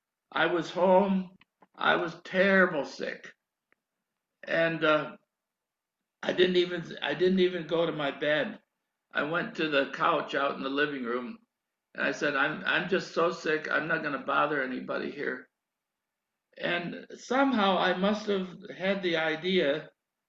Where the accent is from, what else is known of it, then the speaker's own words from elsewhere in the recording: New York, United States; also born or lived in Alaska; I was born in New York, brought up in New York, spent most of my early days in New York, but I spent 5 years in Alaska in my early 20s.